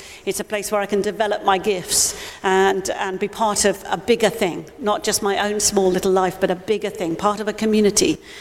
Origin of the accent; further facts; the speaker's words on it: South West England, United Kingdom; now in London, United Kingdom; when we moved to London nearly 40 years ago, I said to Paul, okay, because I come from Dorset, I'm a Dorset girl